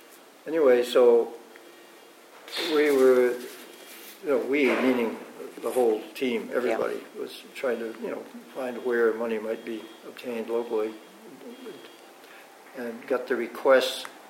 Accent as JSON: {"language": "English", "town": "Keene", "region": "New Hampshire", "country": "United States", "tie": "born or raised there", "said": "it reminded me exactly of where I grew up in Keene, New Hampshire."}